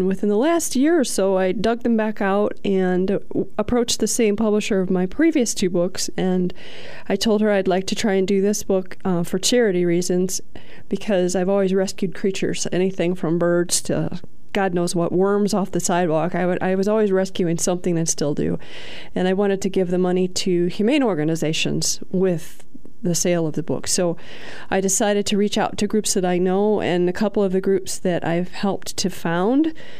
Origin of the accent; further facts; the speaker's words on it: Kankakee, Illinois, United States; now in Momence, United States; Yes, Kankakee. I was born and raised in Kankakee, and now I live in Moments.